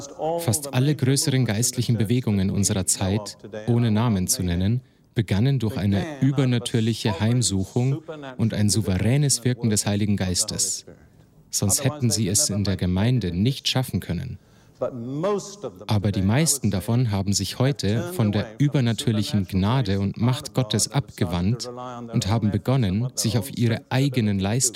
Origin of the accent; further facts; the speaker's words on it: United Kingdom; Ich bin Brite durch und durch.